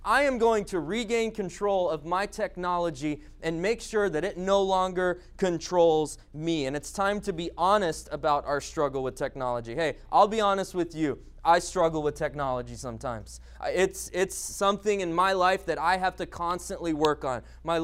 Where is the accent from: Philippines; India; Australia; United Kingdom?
Philippines; I grew up in the Philippines as a missionary kid